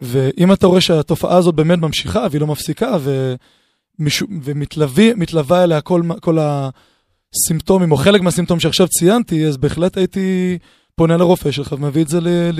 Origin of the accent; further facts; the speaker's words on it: Jerusalem, Jerusalem District, Israel; now in Tel Aviv, Israel; אני מגיע עם תל אביב, אצלנו זה סיוט, צריכים קצת יותר נחמד, אבל אני ירושלמי, דרך אגב.